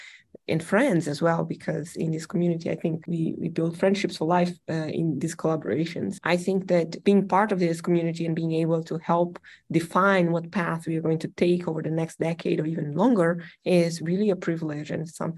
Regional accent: Espírito Santo, Brazil; now in United States; I am originally from Brazil, and I started my career at University of Espírito Santo, my home state in Brazil.

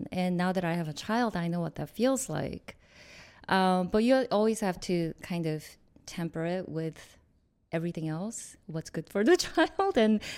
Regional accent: South Korea; as a child growing up in Korea, there's a word in the Korean culture called nunchi

